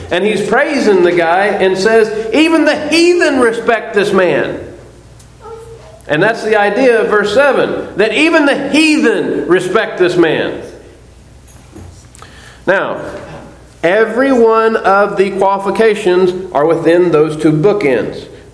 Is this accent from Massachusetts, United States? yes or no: no; Missouri, United States; Coming from Missouri, I grew up in Missouri.